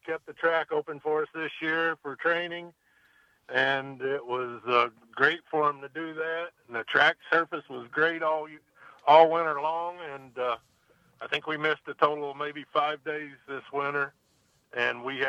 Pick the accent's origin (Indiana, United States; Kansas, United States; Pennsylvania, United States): Indiana, United States; Well, Indiana is my hometown. You know, I was born not 30 miles from the racetrack. Always have raced here in Indiana.